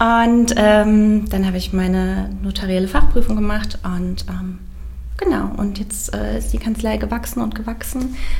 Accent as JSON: {"language": "German", "town": "Bad Arolsen", "region": "Hesse", "country": "Germany", "said": "ich komme aus Nordhessen, aus Arolsen und bin dann noch vor dem ersten Staatsexamen wieder nach Kassel"}